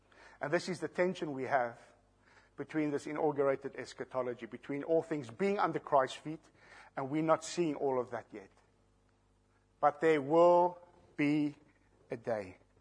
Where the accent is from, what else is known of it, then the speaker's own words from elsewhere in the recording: South Africa; I'm from South Africa. They're far worse there.